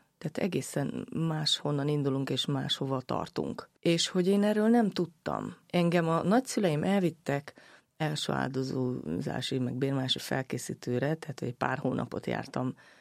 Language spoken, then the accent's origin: Hungarian; Arad, Arad County, Romania; Én ugye aradi vagyok.